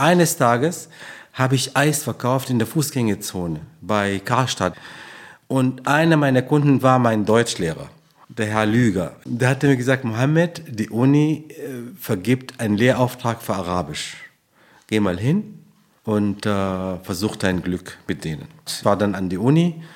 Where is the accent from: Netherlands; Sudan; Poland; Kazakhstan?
Sudan; Omdurman, Khartoum; German is a second language; Ich komme aus Omdurman. Das ist ein Teil von der Hauptstadt des Sudans, Khartoum. Und das ist die Stadt, wo der blaue Nil sich mit dem weißen Nil trifft.